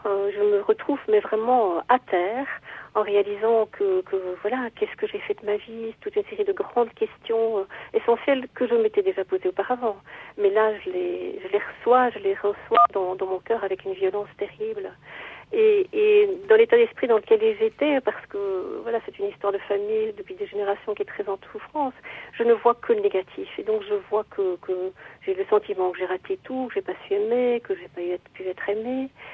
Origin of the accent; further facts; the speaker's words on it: Belgium; Donc c'est un réalisateur chez nous en Belgique